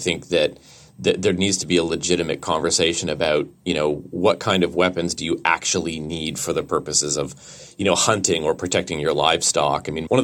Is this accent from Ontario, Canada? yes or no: no; Alberta, Canada; I was raised in Alberta. Western alienation is an actual thing.